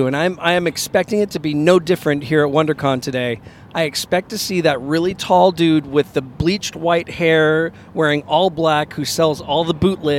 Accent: Victorville, California, United States; I'm from Victorville area. I don't have a starship.

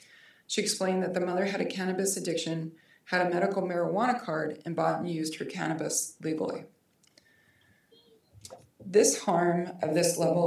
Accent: Great Falls, Montana, United States; I grew up in Great Falls. I was gone for a long time. I lived in a lot of big cities.

